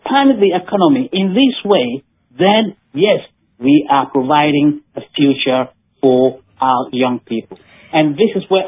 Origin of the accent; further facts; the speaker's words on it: Ghana; That is the beauty of being Ghanaian.